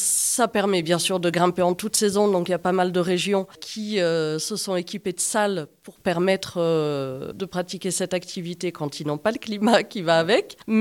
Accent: the Alps, France; Et puis, je suis originaire des Alpes, donc c'était assez naturel pour moi.

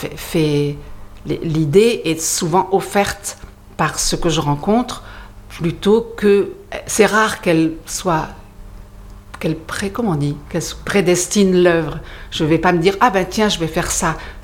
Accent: Southern France, France; also born or lived in Brussels, Belgium; c'est quand je suis revenue de Bruxelles dans le Midi où j'ai retrouvé mon pays et mon enfance

